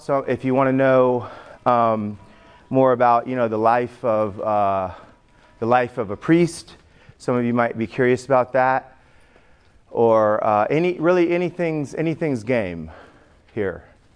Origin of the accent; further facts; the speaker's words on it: Augusta, Georgia, United States; born there; And I was born in Augusta, Georgia.